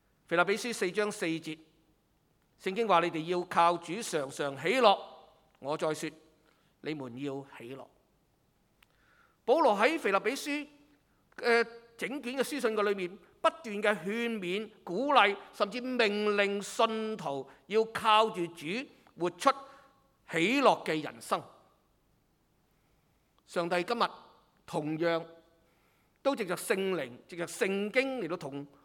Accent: Hong Kong

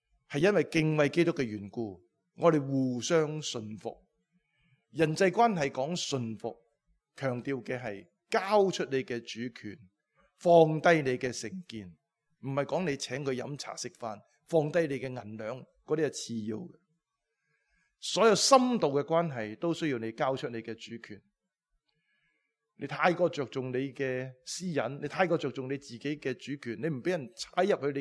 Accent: China; 我哋中国人传统中国嘅睇法系唔一样嘅。我哋中国最基本嘅关系系父子关系

